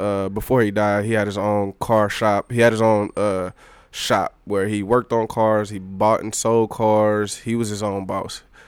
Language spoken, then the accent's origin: English; Austin, Texas, United States; Yeah, I'm from Austin.